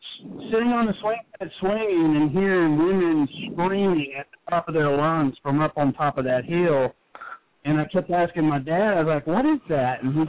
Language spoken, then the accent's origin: English; Athens, Ohio, United States; also born or lived in Wilmington, Ohio; I grew up in Athens. My brother was born there. I was actually born in Wilmington, Ohio, but my parents moved back to Athens.